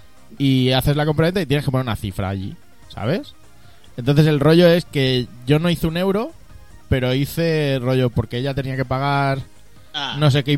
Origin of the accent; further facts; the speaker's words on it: Catalonia, Spain; Yo, como catalán, prefiero que no.